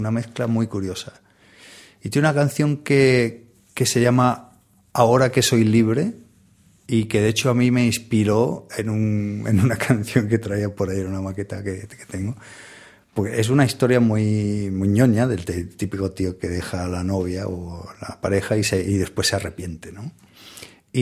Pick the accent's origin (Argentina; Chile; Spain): Spain; Andalusia; Yo, fíjate, siendo andaluz como soy, no...